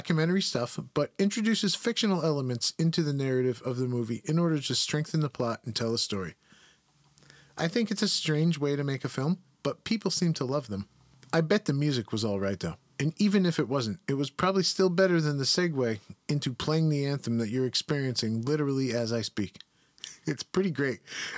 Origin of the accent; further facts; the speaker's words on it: United States; I suspect that I do this because I'm from the United States